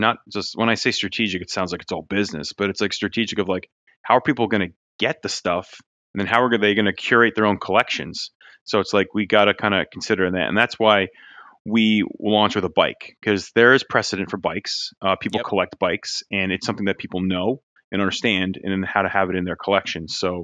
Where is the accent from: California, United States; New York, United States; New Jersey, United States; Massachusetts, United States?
New Jersey, United States; I'm from Jersey too. You know, when I could hear it, I can hear it in your accent.